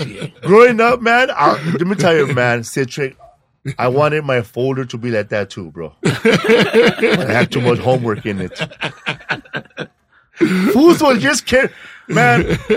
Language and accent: English; Los Angeles, California, United States; because I grew up in Pico Aliso.